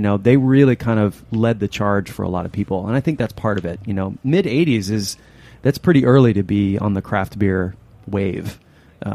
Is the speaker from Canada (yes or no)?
no; Michigan, United States; And yes, I am from Michigan. A lot of my craft beer sort of upbringing started there, and I was just there for a bit.